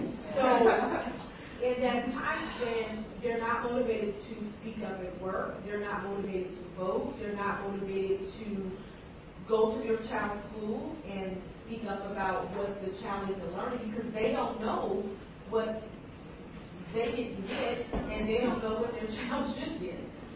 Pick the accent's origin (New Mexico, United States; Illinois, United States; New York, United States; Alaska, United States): Illinois, United States; Chicago; I'm from Chicago as well